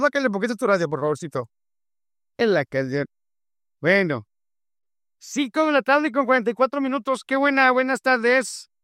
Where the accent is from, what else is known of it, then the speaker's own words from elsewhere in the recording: Mexico; Es que la mayoría de los clientes somos mexicanos.